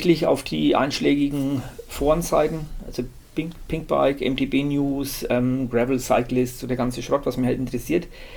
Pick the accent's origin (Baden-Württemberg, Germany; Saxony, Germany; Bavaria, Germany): Bavaria, Germany; hier bei uns in Westmittelfranken